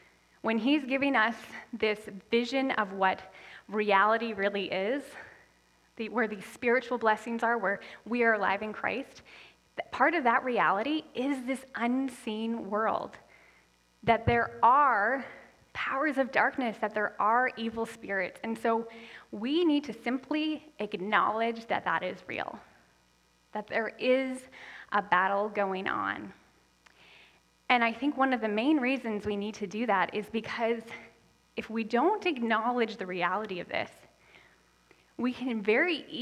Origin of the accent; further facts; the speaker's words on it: Canada; And I grew up here in Canada, but I had a unique experience because my parents met and got married in Haiti